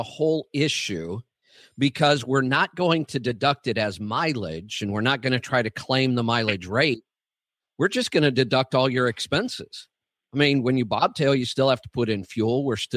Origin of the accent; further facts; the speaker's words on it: Cuyahoga Falls, Ohio, United States; born there; You know, I was born in Cuyahoga Falls, by the way.